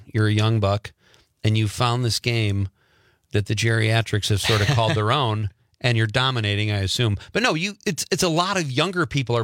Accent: Marinette, Wisconsin, United States; I know you've been up to my hometown and played.

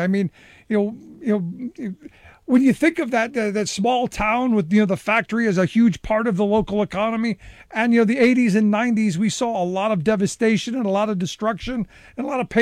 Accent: Midwest, United States; You know, growing up in the Midwest, you think of, you know, good, hard scrabble, hardworking folks, family-built communities.

